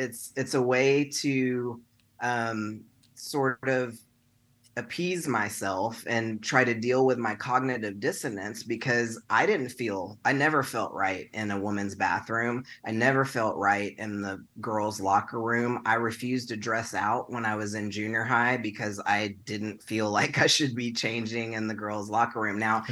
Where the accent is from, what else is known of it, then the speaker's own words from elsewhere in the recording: Texas, United States; But growing up in Texas, and certainly before I even understood that maybe that means you're a lesbian, right?